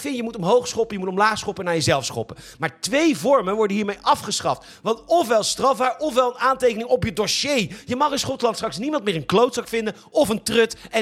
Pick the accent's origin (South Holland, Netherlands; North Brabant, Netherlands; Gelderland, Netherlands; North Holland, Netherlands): South Holland, Netherlands; Boskoop; born there; Nou ben ik toevallig geboren in Boskoop.